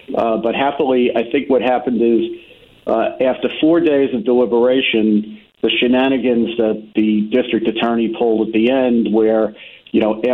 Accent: New York City, New York, United States; I grew up in New York City and I was a prosecutor

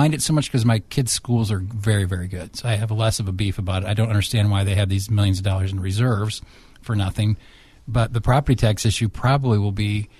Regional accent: Bloomington, Illinois, United States; Like Governor Thompson in 83 or 84 brought Mitsubishi to my hometown in ISU because we were a healthy state then.

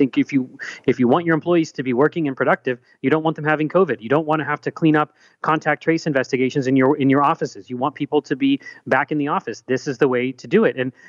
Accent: Pittsburgh, Pennsylvania, United States; I know in my hometown in the suburbs of Pittsburgh, one of the chief medical officers there is waiting for bigger hospitals to do it before he does it

